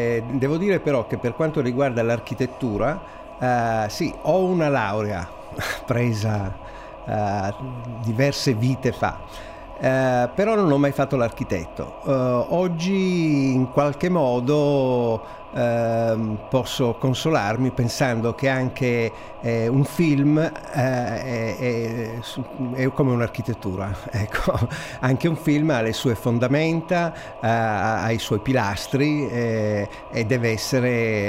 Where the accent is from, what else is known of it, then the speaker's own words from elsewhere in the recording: Nuoro, Sardinia, Italy; born there; essendo io ormai prossimo ad arrivare, sono da Milano tornati a Nuoro per pochi giorni e mi hanno così dato i natali a Nuoro